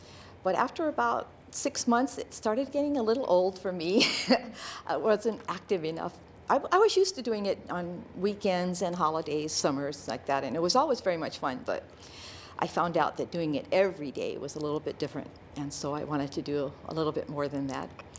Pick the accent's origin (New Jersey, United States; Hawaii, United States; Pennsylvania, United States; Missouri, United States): Hawaii, United States; Kailua; also born or lived in Alameda, California; I was born in Kailua, and then when I was two, my family moved to Alameda, California. My father went to work for Matson, and we stayed there for 8 years and then came back to Kailua.